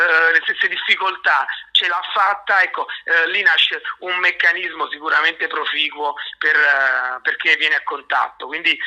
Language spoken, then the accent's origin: Italian; Avellino, Campania, Italy; il professore Sergio Barile, che è il mio concittadino, io sono di Avellino, anche lui lo è